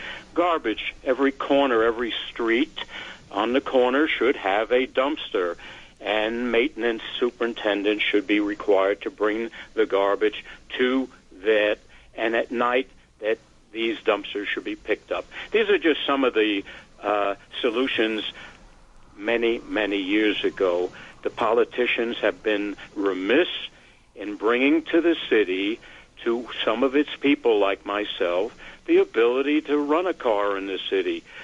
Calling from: Manhattan, New York, United States; From Manhattan.

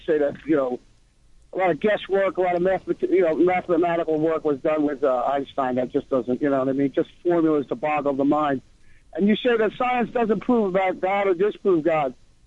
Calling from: New Jersey, United States; I'm calling from New Jersey.

